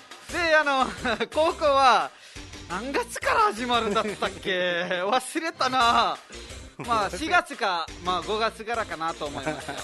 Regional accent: Nepal; Japanese is a second language; ナマステー、ネパールから来ました

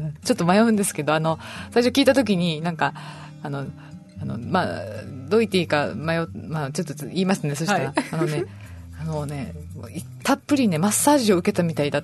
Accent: Naha, Okinawa, Japan; 私自身那覇で生まれ育ってるんですけど

